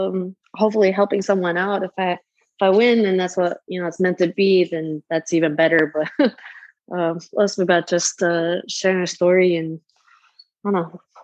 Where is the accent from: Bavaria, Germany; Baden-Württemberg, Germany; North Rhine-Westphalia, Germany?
Baden-Württemberg, Germany; Stuttgart; So I was born in Germany, Stuttgart, Bad Cannstatt. It's about an hour and a half southwest of Frankfurt, near the French and Austrian borders. Spent most of my early childhood there.